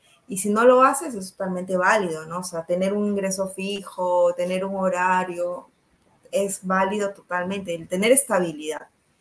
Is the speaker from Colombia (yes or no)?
no; Peru; soy de Perú. Tengo varias empresas